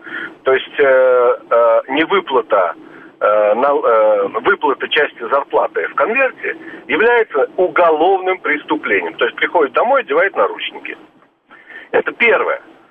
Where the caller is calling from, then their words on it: Israel; Я, правда, говорю из Израиля. У нас несколько другая действительность.